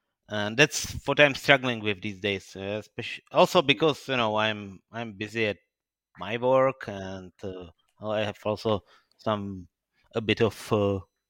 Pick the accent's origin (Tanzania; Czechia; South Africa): Czechia; from Czech Republic.